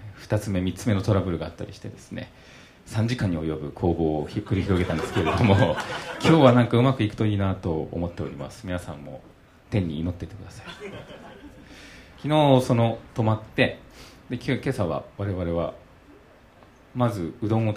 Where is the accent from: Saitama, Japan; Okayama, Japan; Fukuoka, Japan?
Okayama, Japan; 僕岡山出身なんですけど